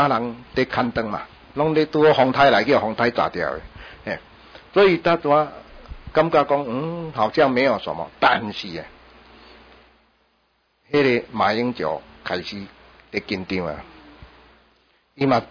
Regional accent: Taiwan; 我们台湾人怕台湾都不行

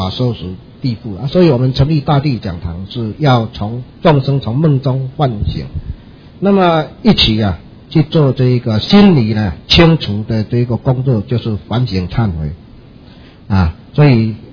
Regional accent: Changhua County, Taiwan; 所以彰化的，我彰化人哦，所以我咧没话讲。

